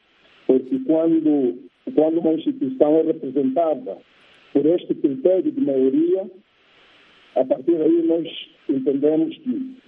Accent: Angola; Aqui em Angola, como angolano, das instituições judiciais

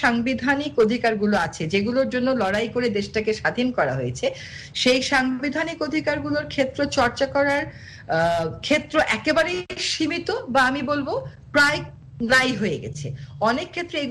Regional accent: Bangladesh; মানতে গেলে একজন বাংলাদেশি হিসেবে আমার খুব কষ্ট হয়

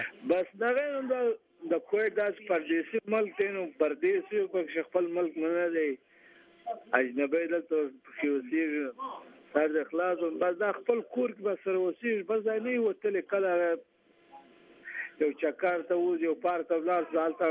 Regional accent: Baghlan, Afghanistan; د افغانستان کې چې موږ د بغلان یو

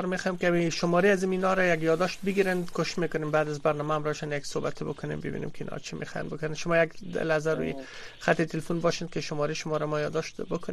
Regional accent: Afghanistan; به عنوان یک افغان

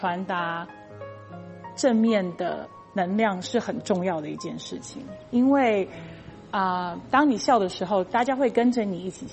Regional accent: Taiwan; 然后我来自台湾

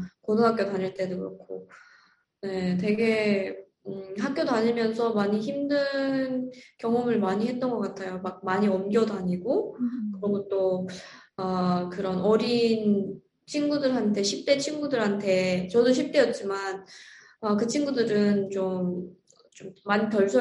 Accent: North Korea; now in United States; 저는 새로운 그런 커처에서 온 사람이고 북한에서 온 사람이고 그리고 또 영어나 되게 스트러글이 되게 많았었거든요.

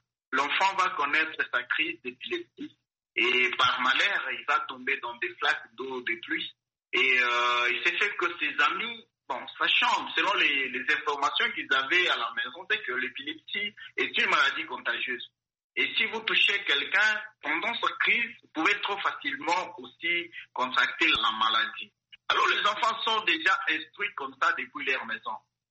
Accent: DR Congo; ici chez nous en RDC

